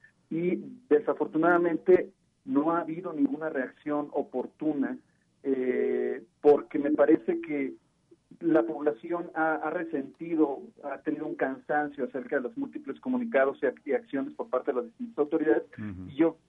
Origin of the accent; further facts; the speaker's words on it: Mexico; Realmente creo que tenemos que hacer conciencia nosotros como mexicanos